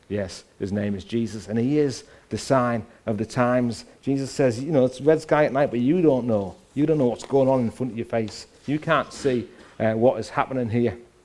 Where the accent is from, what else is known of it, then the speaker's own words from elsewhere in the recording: Woolton, North West England, United Kingdom; he can do no wrong because he's from my hometown. And, you know, these two amazing women winning gold medals and BAFTAs from Woolton.